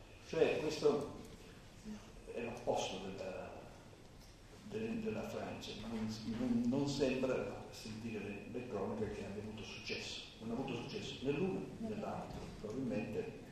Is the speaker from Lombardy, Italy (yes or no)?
no; Sicily, Italy; now in Bologna, Italy; e sono siciliano però.